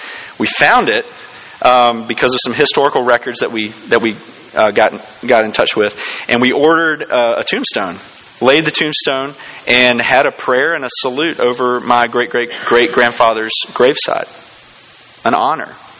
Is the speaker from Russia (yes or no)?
no; Orangeburg, South Carolina, United States; also born or lived in Mississippi; I was born in Mississippi, and I grew up in South Carolina, down in Orangeburg, moved there in elementary school.